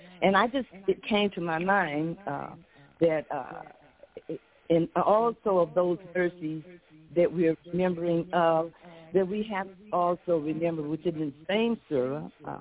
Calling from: Flint, Michigan, United States; This is the priest I'm calling from Flint, Michigan. A beautiful day here.

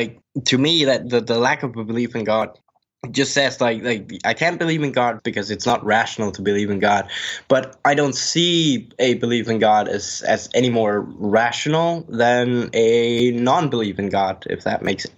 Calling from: Denmark; From Denmark.

